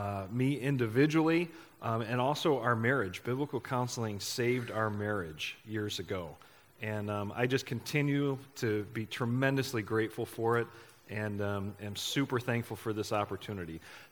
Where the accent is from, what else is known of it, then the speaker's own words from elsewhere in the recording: Batavia, New York, United States; I hail from Batavia, New York. I'm a pastor there. Have been for 15 years.